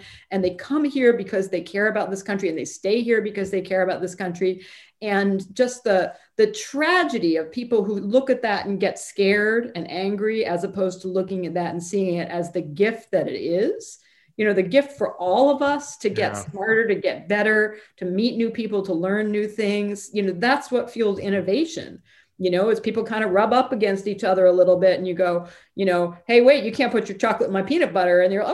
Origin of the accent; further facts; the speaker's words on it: New York City, New York, United States; born there; now in Washington, United States; I was born in New York City. I live in the Washington, D.C. area.